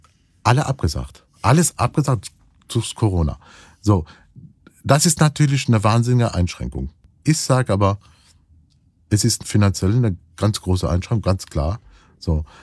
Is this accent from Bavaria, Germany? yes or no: no; Cologne, North Rhine-Westphalia, Germany; Ich bin ja auch Kölner.